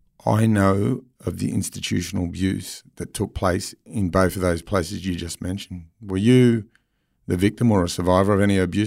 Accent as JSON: {"language": "English", "town": "Mount Druitt", "region": "New South Wales", "country": "Australia", "tie": "born or raised there", "said": "You grew up in the western suburbs, similar places I grew up in Mount Druitt, Lethbridge Park."}